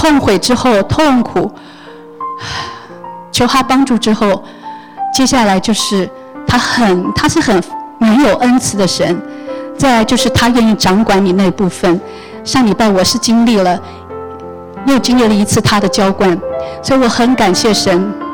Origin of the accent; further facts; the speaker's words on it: China; 我觉得我们中国人常常有，我不是说你们都有，只是说我们常常有生命中有增进，然后喜欢控制